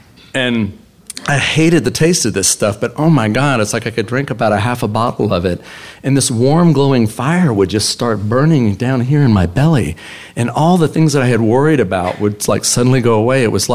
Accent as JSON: {"language": "English", "town": "Atlanta", "region": "Georgia", "country": "United States", "tie": "born there", "said": "So I was born in 1962 in Atlanta, Georgia."}